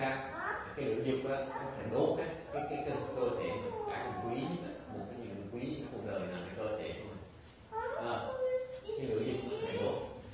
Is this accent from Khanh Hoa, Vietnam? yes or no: yes; Nha Trang, Khanh Hoa, Vietnam; hồi nhỏ sống ở Nha Trang, thì ở Nha Trang là thích ăn đồ biển